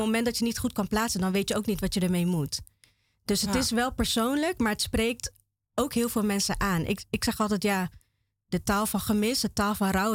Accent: Vaassen, Gelderland, Netherlands; now in Apeldoorn, Netherlands; Ik kom uit Vaassen. Ik woon nu in Apeldoorn.

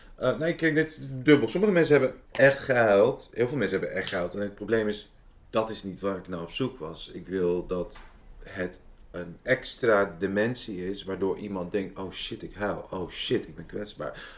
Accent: Amsterdam, North Holland, Netherlands; born there; Ik ben in Amsterdam-Noord geboren.

